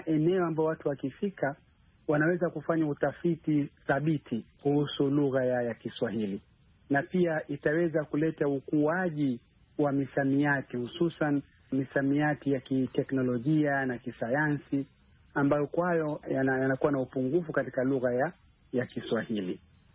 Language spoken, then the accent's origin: Swahili; DR Congo; unapokwenda kule kwetu Kongo ambao wanazungumza Kingwana, pia ni tofauti.